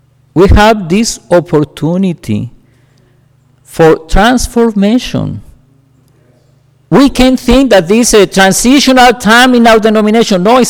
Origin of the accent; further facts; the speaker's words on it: Mexico; English is a second language; my English is not good enough for many people. I'm from Mexico, and you know